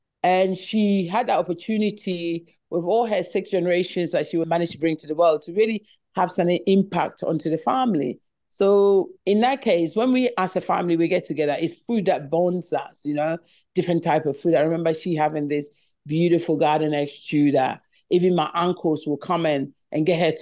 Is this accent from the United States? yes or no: no; England, United Kingdom; my parents moved to England. We were raised there in England.